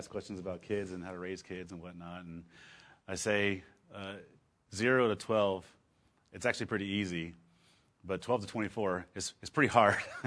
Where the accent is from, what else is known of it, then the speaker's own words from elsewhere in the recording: Tow, Texas, United States; also born or lived in San Angelo; I was raised in a little bit all over Texas. I was born in San Angelo, and then we moved to a little town called Tow, Texas, T-O-W, like tow, but they call it Tow.